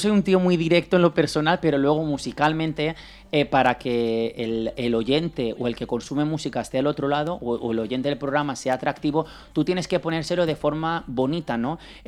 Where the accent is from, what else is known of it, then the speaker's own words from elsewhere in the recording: Alzira, Valencian Community, Spain; Yo soy de Alcira y este videoclip está grabado todo en Alcira